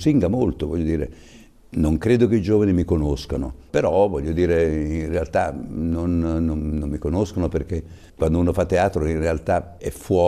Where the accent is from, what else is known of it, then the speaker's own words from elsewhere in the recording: Novara, Piedmont, Italy; born there; Sono nato a Novara perché mio padre aveva un ristorante a Novara